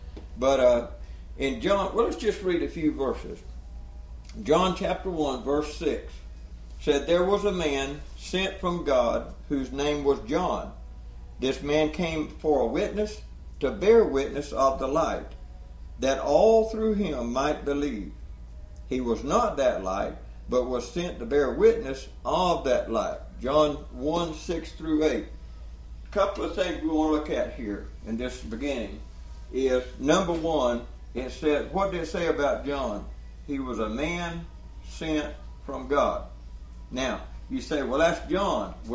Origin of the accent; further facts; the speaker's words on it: Georgia, United States; I'm from South Georgia, so we didn't talk like that where I come from. But I grew up on the King James, still use it all the time